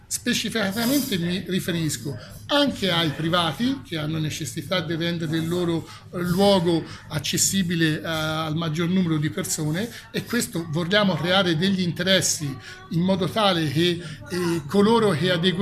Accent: Siena, Tuscany, Italy; io, ripeto, sono orgoglioso come senese

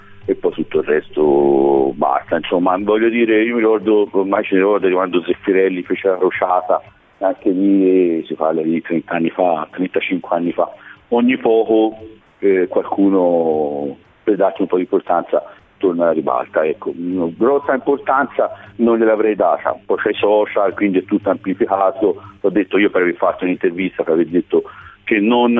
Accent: Siena, Tuscany, Italy; Ma poi secondo me da Senese, da Contrariolo, da Comitato Amici del Palio, io continuo a fare

